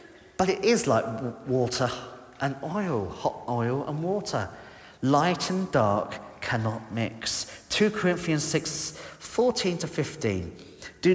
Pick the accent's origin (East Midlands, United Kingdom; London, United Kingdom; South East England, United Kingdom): South East England, United Kingdom; When I was a child, I grew up in Kent